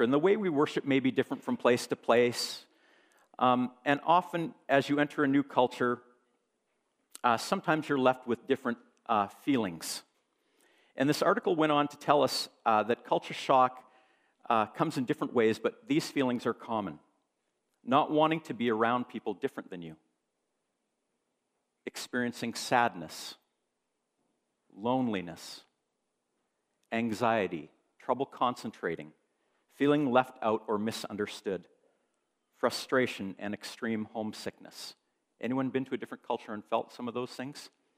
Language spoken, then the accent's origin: English; Alberta, Canada; Now, I'm from Alberta. I eat beef.